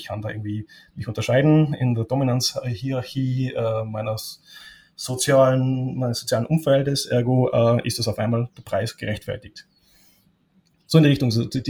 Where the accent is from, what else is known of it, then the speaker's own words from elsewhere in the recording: Tyrol, Austria; Ich bin Tiroler, ergo kannst du mit mir nicht viel mit Fußball anfangen